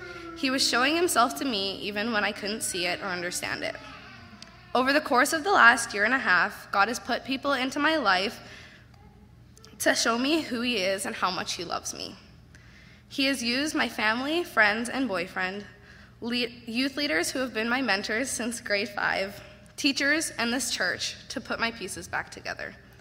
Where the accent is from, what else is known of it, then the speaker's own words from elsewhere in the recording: Miami, Florida, United States; born there; So I was born in Miami, Florida